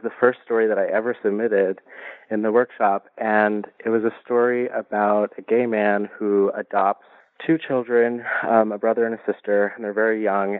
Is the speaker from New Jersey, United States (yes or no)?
yes; New Jersey, United States; also born or lived in Iowa City; Well, I am Puerto Rican and Italian, and I grew up in New Jersey